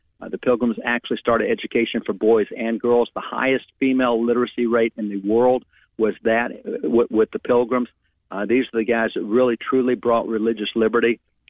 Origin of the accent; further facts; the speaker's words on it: Texas, United States; Now, you got to understand, we're from Texas. We set the standard for everybody.